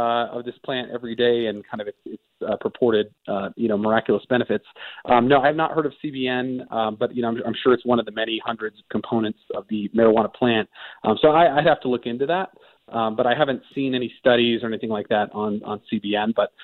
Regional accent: Colorado, United States; Yeah, so I was born and raised, or not born in Colorado, but just about. I was raised in Colorado from the age of 7. I've seen my state, before, during, and after legalization.

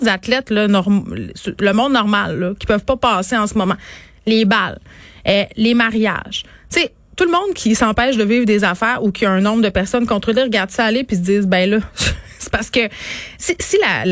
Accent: Quebec, Canada; accent: Saguenay; Tu me reproches encore d'avoir mon accent saguenéen.

